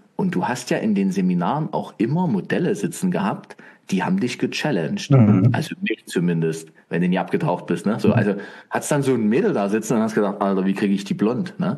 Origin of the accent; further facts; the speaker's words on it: Dresden, Saxony, Germany; Ich komme ja aus Dresden